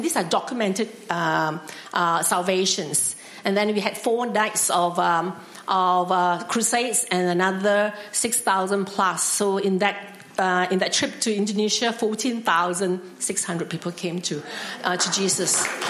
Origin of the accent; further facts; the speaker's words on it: Western Australia, Australia; I'm from Western Australia. I really love Melbourne